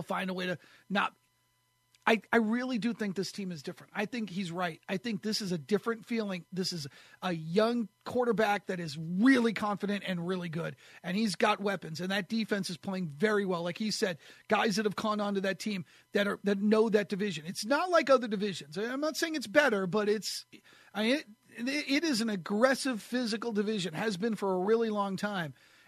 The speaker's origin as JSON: {"language": "English", "region": "New England", "country": "United States", "tie": "born or raised there", "said": "I want to say happy anniversary to just about everybody I grew up with in the New England area, I should say."}